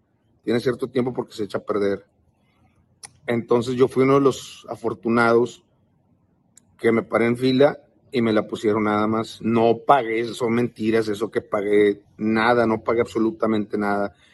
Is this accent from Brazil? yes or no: no; United States; born there; yo no vivo en México, yo no soy ciudadano mexicano, yo vivo en Estados Unidos, nacido en Estados Unidos